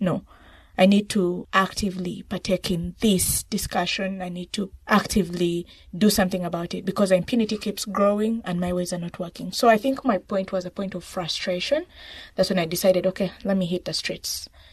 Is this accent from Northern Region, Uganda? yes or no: no; Pallisa, Eastern Region, Uganda; I am not Japanese or Chinese. I am an Itesot from Palisa District.